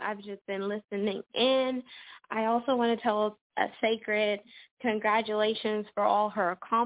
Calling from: Houston, Texas, United States; I'm calling in from Houston, Texas.

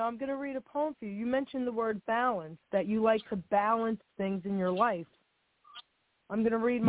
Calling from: New Jersey, United States; I'm calling from New Jersey.

